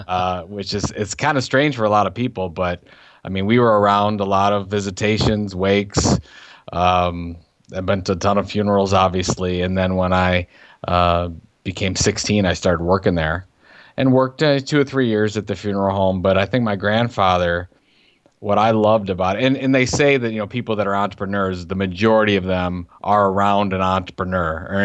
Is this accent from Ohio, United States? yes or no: yes; Sandusky, Ohio, United States; now in Cleveland, United States; the Sandusky, Ohio area, and I live in Cleveland right now.